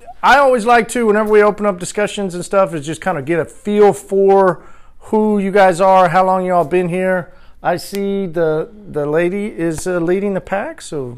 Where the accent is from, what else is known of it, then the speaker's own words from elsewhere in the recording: Tulsa, Oklahoma, United States; I'm from Tulsa, Oklahoma.